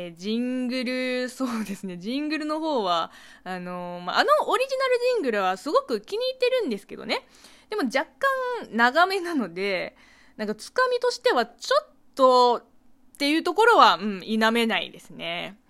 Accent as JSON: {"language": "Japanese", "country": "China", "tie": "born or raised there", "second_language": "Japanese", "lives_now": "Japan", "said": "この番組は中国生まれ中国育ちの私 … があなたの質問に答えていく Q&A ラジオでございます。"}